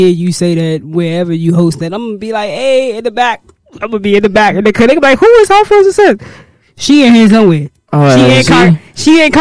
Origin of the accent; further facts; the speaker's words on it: Washington, District of Columbia, United States; Now, I'm from Uptown, D.C. Mm-hmm. I was raised in Uptown. I do live in Maryland now, but I'm from the city.